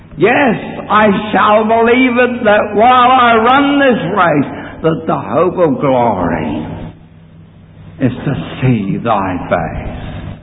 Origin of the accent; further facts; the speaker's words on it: Bolivia; Now, I grew up in Bolivia, and I've seen this being used.